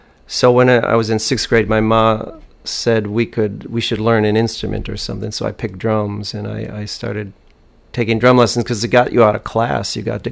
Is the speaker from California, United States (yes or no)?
no; Milwaukee, Wisconsin, United States; born there; Well, I was born in Milwaukee, which is a big city, you know, so for the first 8 years of my life, I really had exposure to a lot of living in a big city and crime and all that kind of stuff.